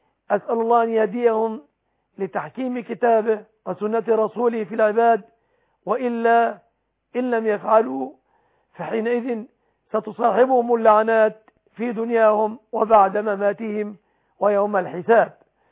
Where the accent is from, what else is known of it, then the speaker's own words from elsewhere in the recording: Egypt; وأسأل الله أن يحفظ بلادنا مصر آمنة مطمئنة